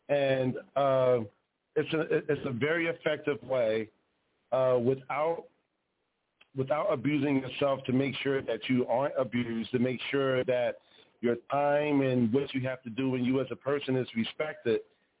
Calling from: Philadelphia, Pennsylvania, United States; I'm tuning in from Philadelphia.

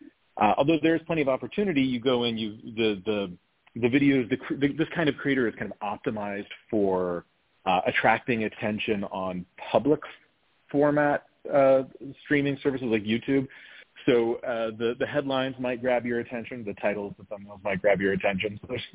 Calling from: New York, United States; I'm right here with you in New York City.

